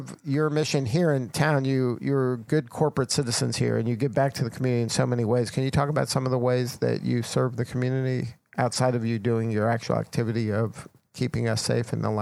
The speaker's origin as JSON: {"language": "English", "country": "United States", "said": "because I'm an American, so I think everything revolves around America."}